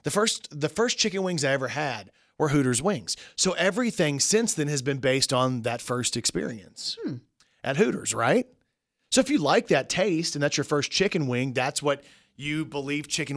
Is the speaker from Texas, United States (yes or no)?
yes; Plano, Texas, United States; We're in the Dallas Metroplex, which is where I'm from. And we go to my hometown, Plano, Texas